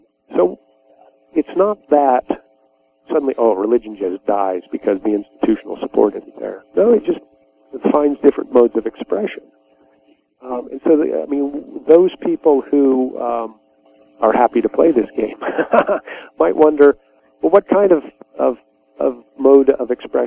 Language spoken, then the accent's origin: English; United States; now in United Kingdom; as an American living in Britain